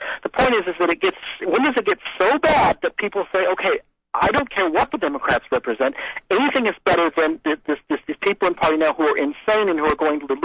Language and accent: English; California, United States; Or take California. Now, I'm a Californian